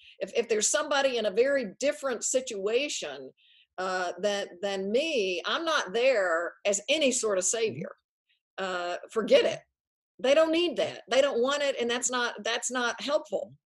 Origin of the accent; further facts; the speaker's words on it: the South, United States; When I grew up in the Bible Belt, I was religious